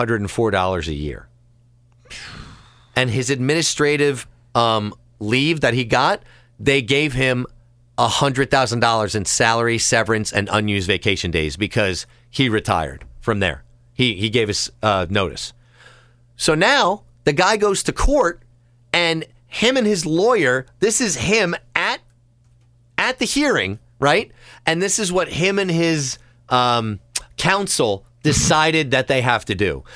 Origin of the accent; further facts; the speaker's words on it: New Jersey, United States; I grew up in Monmouth County.